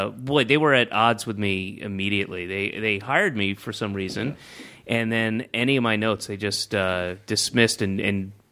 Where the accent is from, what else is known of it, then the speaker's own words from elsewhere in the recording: the South, United States; I grew up in the South